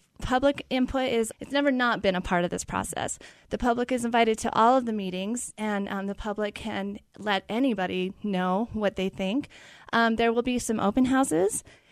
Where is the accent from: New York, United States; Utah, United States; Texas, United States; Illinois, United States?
Utah, United States; I was raised in Utah. I received my engineering degree from the University of Utah. And then I left for a long time trying to find the perfect place to live. And it's funny, a year ago, I came back.